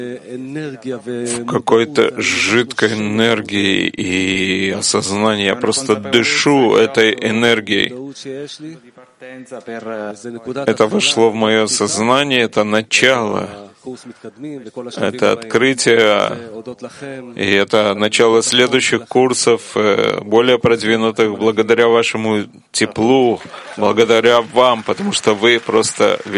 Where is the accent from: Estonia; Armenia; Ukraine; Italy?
Italy; Russian is a second language; из Италии.